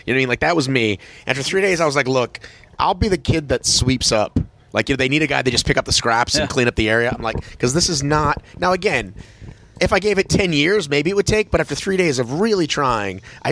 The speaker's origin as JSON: {"language": "English", "town": "Boston", "region": "Massachusetts", "country": "United States", "said": "So I know those towns because I am from Boston"}